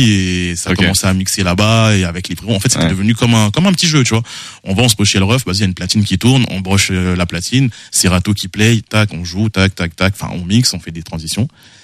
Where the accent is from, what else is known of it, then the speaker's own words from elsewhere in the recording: Kinshasa, DR Congo; Le rap il rentre là-dedans parce que moi, à savoir, j'ai grandi au Congo.